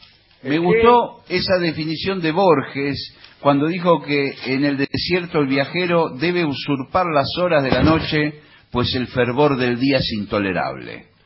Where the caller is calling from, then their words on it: Córdoba, Argentina; de Córdoba.